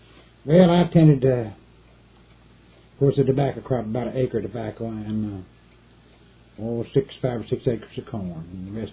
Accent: Indian Creek, Kentucky, United States; I grew up down in Indian Creek. So Wolf Creek Dam was built and the water ran the south, then I moved out here.

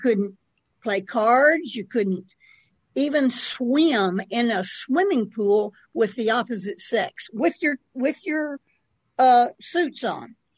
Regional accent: Chattanooga, Tennessee, United States; moved away as an adult; now in Lexington, United States; I was born in Tennessee and raised in Chattanooga, and I came to Lexington to work for IBM in 1967. So I've been in Kentucky longer than I've been any place else.

